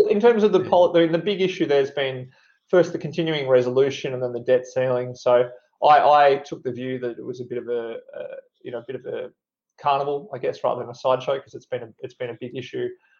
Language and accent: English; Australia; Consistent with my background, I focus on I'm an Australian.